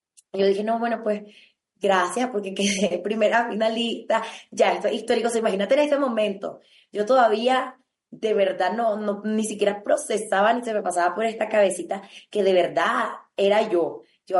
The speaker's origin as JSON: {"language": "Spanish", "country": "Nicaragua", "said": "Toda la gente realmente en mi país, en nuestro país, salió a las calles"}